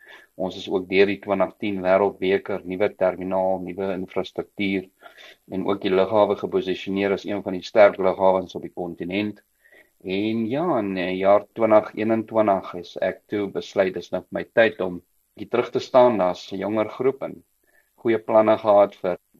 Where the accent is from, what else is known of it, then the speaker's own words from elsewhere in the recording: Gauteng, South Africa; ek het op die Oosrand groot geword, baie naby aan wat in daai dae Jan Smuts lughawe was.